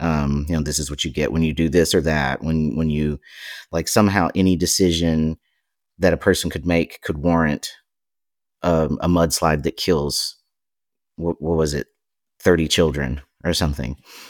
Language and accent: English; Appalachia, United States; people outside the region assume that there either aren't queer Appalachians or that we all hate being Appalachian or we all hate our homes or something like that. And I'm well aware of the political landscape of where I'm from